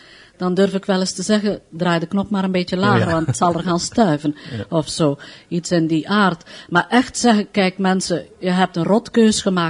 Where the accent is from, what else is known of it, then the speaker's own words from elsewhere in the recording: Kortrijk, Flanders, Belgium; moved away as an adult; now in Antwerp, Belgium; En kwam een plaats vrij in Kortrijk, waar ik vandaan kom.